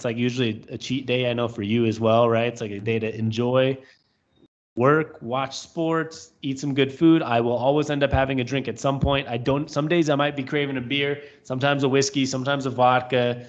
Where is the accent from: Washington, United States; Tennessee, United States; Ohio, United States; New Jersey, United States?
Washington, United States; Seattle; As a lot of people, we're from Seattle.